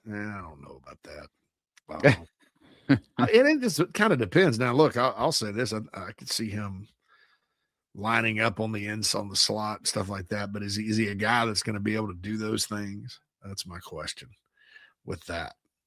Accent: Spartanburg, South Carolina, United States; it's at the Shrine Bowl of the Carolinas in Spartanburg in my hometown.

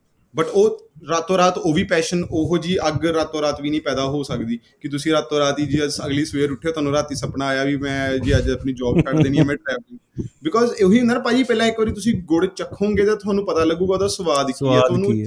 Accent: Chandigarh, India; ਮੈਂ ਚੰਡੀਗੜ੍ਹ ਤੋਂ ਹਾਂ

